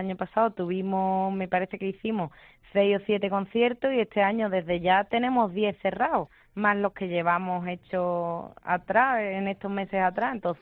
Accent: Almonte, Andalusia, Spain; fue un poco porque soy de un pueblo de Huelva, soy de Almonte.

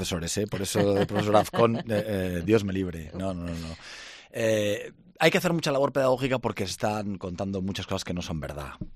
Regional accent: Aragon, Spain; ¿Por qué los aragoneses, y además con mucho orgullo, somos también españoles?

